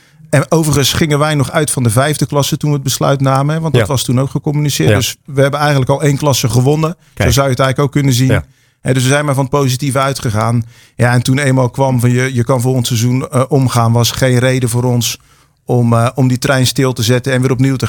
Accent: Sassenheim, South Holland, Netherlands; ik ben 45 jaar oud. Geboren en getogen in Sassheim, al waar ik met mijn gezin ook woonachtig ben nog steeds.

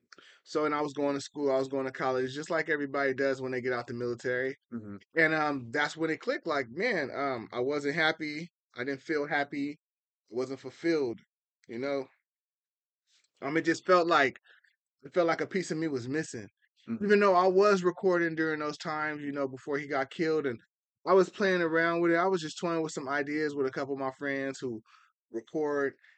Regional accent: San Diego, California, United States; So pretty much I'm a native to San Diego. I grew up on the West Side, man. I went to Logan Elementary. I went to Memorial Junior High. I graduated from San Diego High School.

